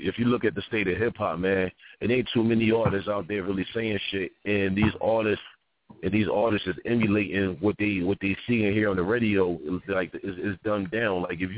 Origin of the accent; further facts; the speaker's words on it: Philadelphia, Pennsylvania, United States; I'm originally from Philly. I'm back in Philly as we speak.